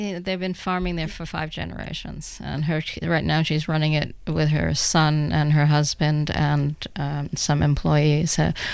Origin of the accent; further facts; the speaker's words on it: New York City, New York, United States; I mean, I'm from New York City. I couldn't imagine such hard work